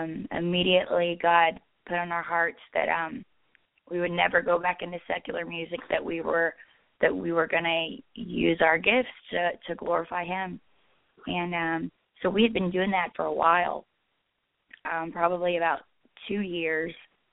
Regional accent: Lakeland, Florida, United States; I grew up in Lakeland, Florida, and I grew up in church.

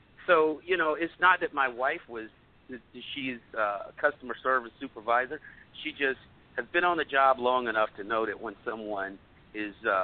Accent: the South, United States; I grew up in the South, and a Pentecostal holiness.

